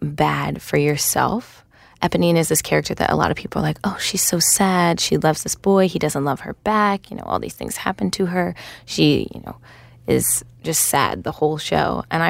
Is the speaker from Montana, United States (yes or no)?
no; Philadelphia, Pennsylvania, United States; I grew up in Mount Airy, and so I grew up seeing shows at the Academy of Music when I was young.